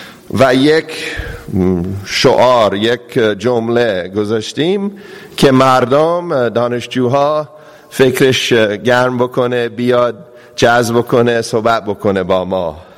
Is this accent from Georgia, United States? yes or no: yes; Atlanta, Georgia, United States; Persian is a second language; در آتلانتا، شهر خودم